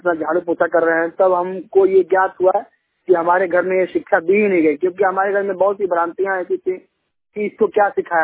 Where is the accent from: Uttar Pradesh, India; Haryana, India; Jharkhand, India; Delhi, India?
Uttar Pradesh, India; Mai Bazar; जिला देवरिया, उत्तर प्रदेश, ग्राम मई बाजार का रहने वाला हूँ।